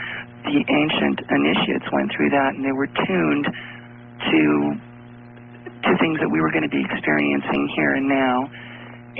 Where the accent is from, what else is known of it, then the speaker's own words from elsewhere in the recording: Denver, Colorado, United States; I'm from Denver.